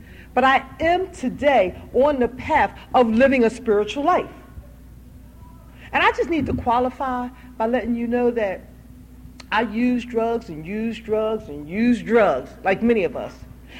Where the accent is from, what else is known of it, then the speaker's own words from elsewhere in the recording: Philadelphia, Pennsylvania, United States; also born or lived in New Jersey; I grew up in the Philadelphia, New Jersey area family